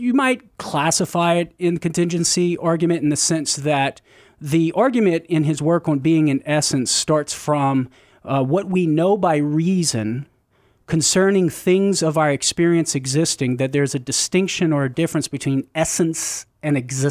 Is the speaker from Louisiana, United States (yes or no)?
yes; Crowley, Louisiana, United States; I grew up in Crowley. So I am a Cajun from Crowley, Louisiana, brother.